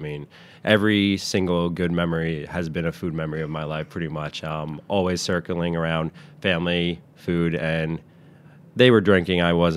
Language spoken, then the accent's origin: English; Westwood, New Jersey, United States; I grew up in Westwood, New Jersey. So right outside, about 25 minutes outside George Washington Bridge.